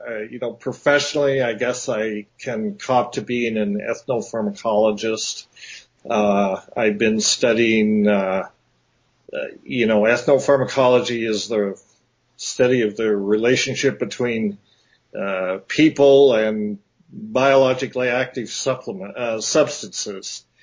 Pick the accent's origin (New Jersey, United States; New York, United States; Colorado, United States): Colorado, United States; Paonia; I grew up in a small town in Colorado called Paonia, Colorado, on the western slope, not too far from Aspen. Both my brother and I grew up there. I spent the first 17 years of my life there.